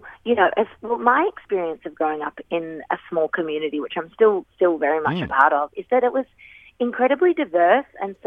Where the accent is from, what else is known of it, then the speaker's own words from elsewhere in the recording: Violet Town, Victoria, Australia; growing up in Violet Town and growing up, you know, in this really isolated sort of bushy 60 acres of nothing but forest and plants and trees and animals